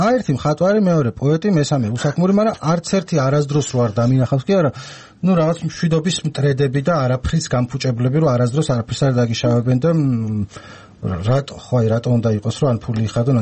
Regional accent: Baghdati, Imereti, Georgia; მე ხა ბაღდათიდან ვარ, მაქ იქ სახლიდან ყოფილვარ

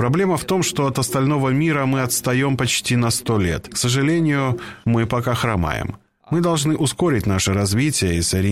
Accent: Moldova; Я горжусь тем, что я молдаванин

